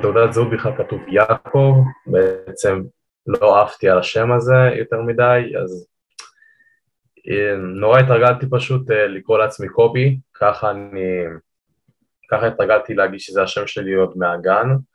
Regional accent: Ariel, Judea and Samaria Area, Israel; אז אני מאריאל, מהשומרון מי שמכיר

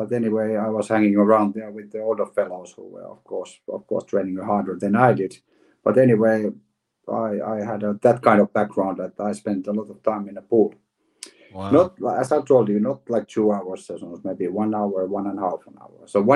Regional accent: Finland; Well, probably you're right. Probably right. Yeah, we have that ice hockey is the most popular sport in Finland

